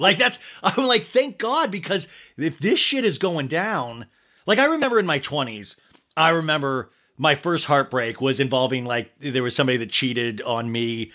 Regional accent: Kansas, United States; also born or lived in Arizona; Because when you grow up in a normal town, like I grew up in Kansas and then Arizona

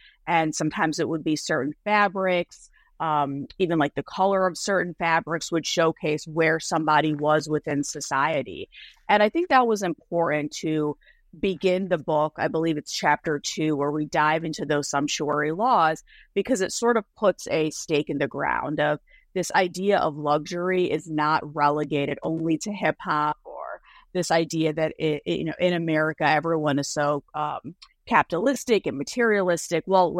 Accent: Midwest, United States; I grew up in the Midwest. I grew up in a small town in the Midwest.

